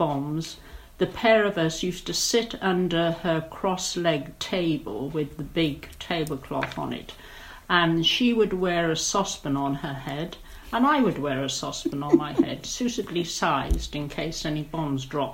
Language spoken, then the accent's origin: English; Newport, Wales, United Kingdom; born there; I was born in Newport, Monmouthshire, which of course is in Wales. And there I started dancing at 4 years of age.